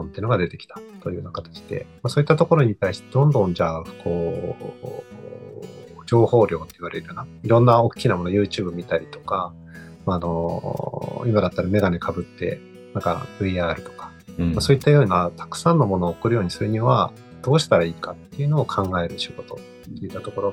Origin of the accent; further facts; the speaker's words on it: Mito, Ibaraki, Japan; 小林さんと同級生で茨城県の水戸市出身です。まあ、今でも茨城とかは実家もあるので